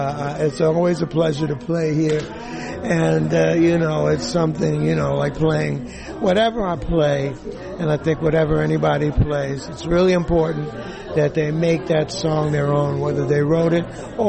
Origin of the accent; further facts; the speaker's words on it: New York, United States; Growing up in New York, it's been great because I got the opportunity to hear so many great musicians right in my backyard.